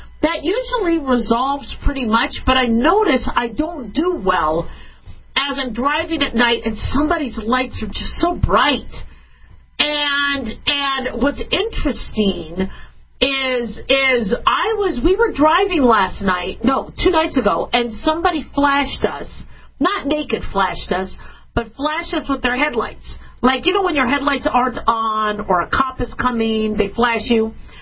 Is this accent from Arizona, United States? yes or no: yes; Arizona, United States; also born or lived in Las Vegas, Nevada; I grew up in Arizona and Vegas